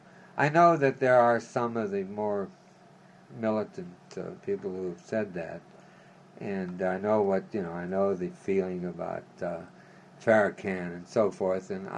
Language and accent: English; Pueblo, Colorado, United States; And I saw this in my hometown, Pueblo. I saw this happen with Mexicans.